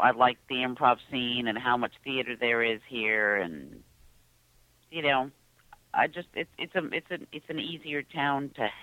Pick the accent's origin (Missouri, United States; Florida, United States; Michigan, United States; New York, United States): New York, United States; I'm from New York. I'm a New York girl.